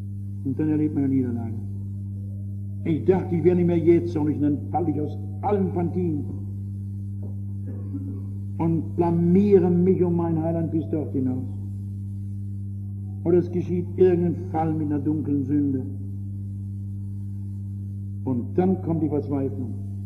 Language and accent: German; Hesse, Germany; Ich bin groß geworden im Schatten der Saalburg. Das ist eine alte römische Burg, die man im Taunus ausgegraben hat, die man wieder aufgebaut hat.